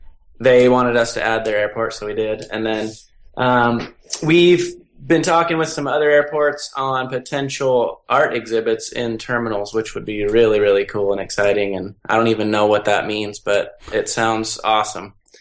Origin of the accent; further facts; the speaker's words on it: Albuquerque, New Mexico, United States; born there; Although I was born in Albuquerque, so I have a lot of good reasons to have Albuquerque.